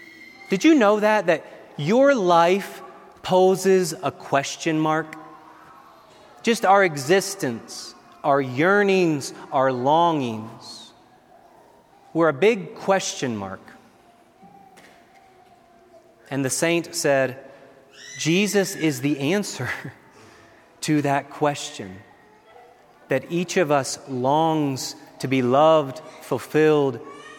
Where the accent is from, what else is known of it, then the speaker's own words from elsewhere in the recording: Minnesota, United States; As he said, I come from Minnesota. We really hang on to our O's in Minnesota. I've already noticed some differences here in Colorado.